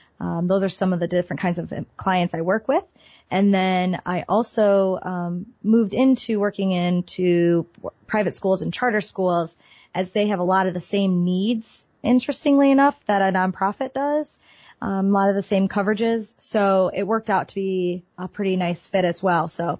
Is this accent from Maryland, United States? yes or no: no; Toledo, Ohio, United States; Well, I am born and raised in Toledo, Ohio. Decided to go away to school instead of stick around here.